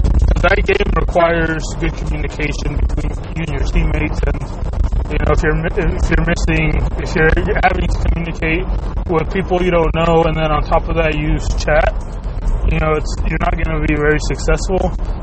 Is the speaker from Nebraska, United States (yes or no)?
no; Salt Lake City, Utah, United States; that's the legacy I want to leave, you know, in my hometown. And Michael Jordan inspires me to do that here in Salt Lake City